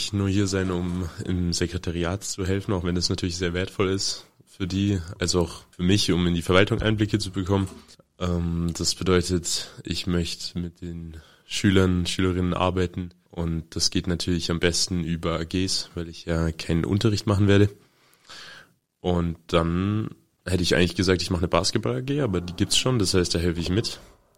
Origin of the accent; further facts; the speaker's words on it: Alpirsbach, Baden-Württemberg, Germany; Eigentlich komme ich aus Alpersbach, eine andere Stadt, auch mit Bier.